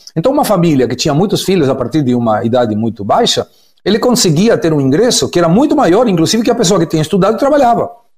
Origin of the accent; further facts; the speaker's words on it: Argentina; Portuguese is a second language; que me deixa absolutamente triste como argentino